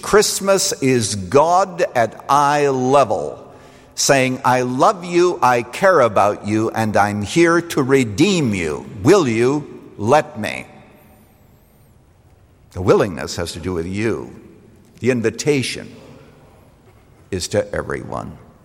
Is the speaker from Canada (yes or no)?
yes; Canada; particularly as a child, growing up in Canada, where it really gets dark in the night, and you can see the northern lights.